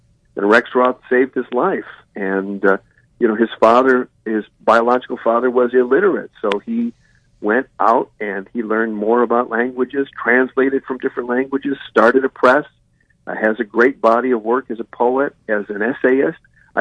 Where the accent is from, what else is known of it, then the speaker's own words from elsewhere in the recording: Chicago, Illinois, United States; now in Seattle, United States; When you ask me where I'm from, I'll always say Chicago, but I live in the Rainier Beach